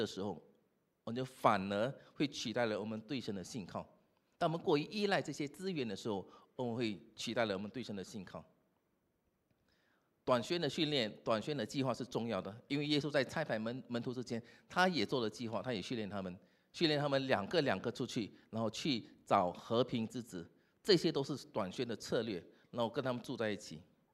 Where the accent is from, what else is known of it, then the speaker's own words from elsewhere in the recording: Singapore; 新加坡人最擅长做计划，我们做管理做计划，这是我们很擅长的。